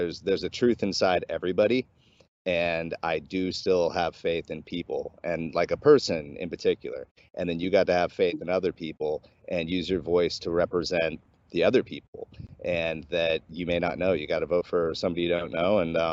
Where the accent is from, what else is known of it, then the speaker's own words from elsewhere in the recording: Alaska, United States; We grew up in Alaska. We just know about being prepared.